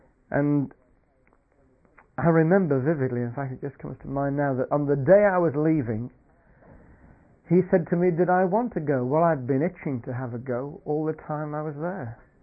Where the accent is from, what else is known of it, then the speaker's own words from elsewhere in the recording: Stoke-on-Trent, West Midlands, United Kingdom; But my hometown is Stoke-on-Trent, which is the Potteries.